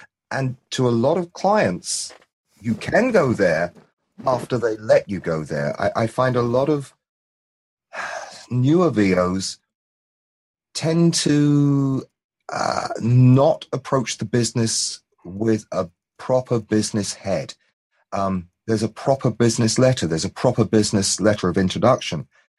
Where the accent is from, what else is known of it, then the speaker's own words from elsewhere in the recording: United Kingdom; now in United States; I'm a one-trick pony. I'm the Brit in America.